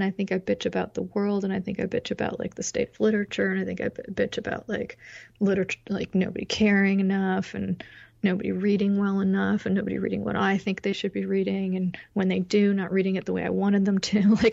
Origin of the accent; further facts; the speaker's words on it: Chicago, Illinois, United States; born there; also born or lived in Arizona / New Jersey / Massachusetts; All right, so I was born in Chicago. My parents were in grad school, and so then we followed my dad to his first little teaching gigs. So we moved to Arizona, and then we moved to New Jersey, and then we ended up in Western Massachus